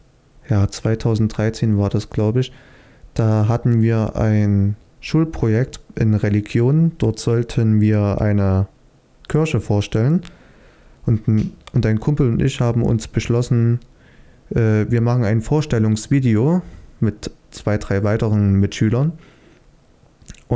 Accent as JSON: {"language": "German", "region": "Saxony", "country": "Germany", "accent": "Saxon", "said": "ich bin 18 Jahre alt, Fotograf und Filmemacher, komme aus Sachsen. Hört man vielleicht etwas an meinem Akzent, nicht nur etwas, sondern vielleicht etwas stärker."}